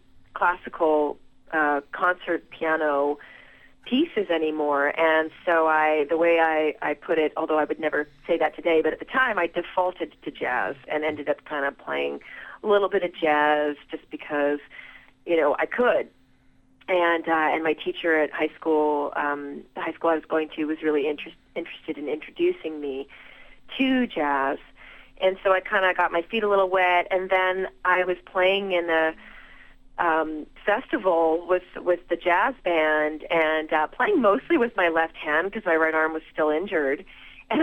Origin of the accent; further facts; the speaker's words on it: North Vancouver, British Columbia, Canada; like a lot of kids growing up in Canada, learning music and piano more specifically